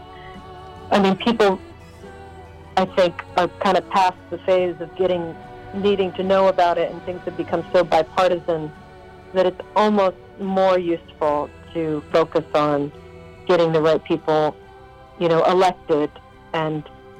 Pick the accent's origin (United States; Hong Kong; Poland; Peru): United States; I have a tendency to speak from a skewed perspective as an American